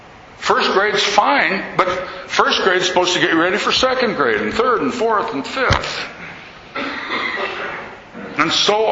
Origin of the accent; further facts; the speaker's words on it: Santa Barbara, California, United States; I'm from Santa Barbara.